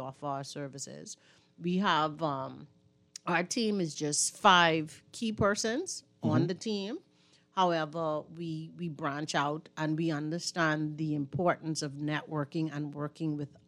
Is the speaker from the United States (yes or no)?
no; Bahamas; and I am from Cat Island, though.